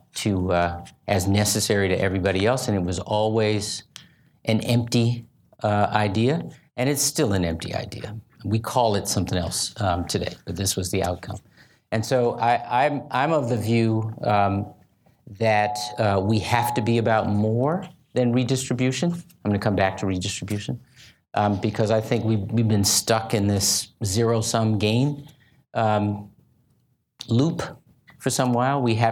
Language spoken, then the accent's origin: English; Chicago, Illinois, United States; When I was growing up on the South Side, nobody said, you know, they're bad because they're wealthy on the North Side.